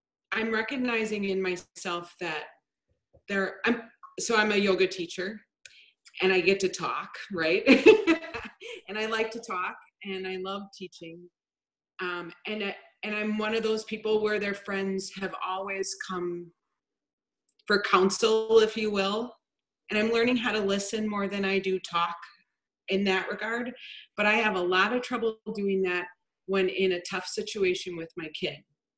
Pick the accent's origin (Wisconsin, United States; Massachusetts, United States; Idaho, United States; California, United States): Wisconsin, United States; Milwaukee; From Milwaukee.